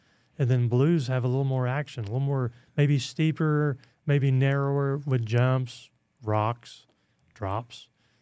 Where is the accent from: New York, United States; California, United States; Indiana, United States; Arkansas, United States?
Arkansas, United States; Bentonville; met a lady from Ontario that didn't even know I was from Bentonville.